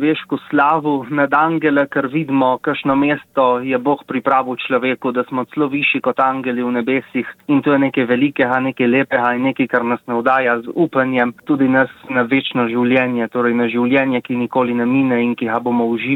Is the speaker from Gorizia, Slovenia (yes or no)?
yes; Miren, Gorizia, Slovenia; ker sem doma iz Mirna